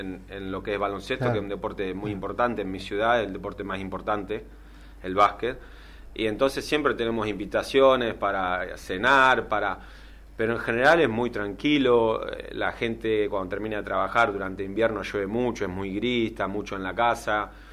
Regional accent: Argentina; Lo que yo tengo muy adentro es quién soy, lo argentino que soy

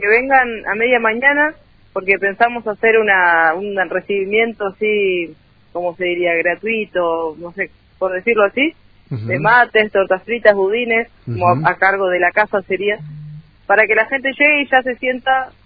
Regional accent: Guernica, Buenos Aires Province, Argentina; yo soy de Guernica, de zona sur del conurbano, que hace años, bueno, vivo acá, pero tengo mi gente allá

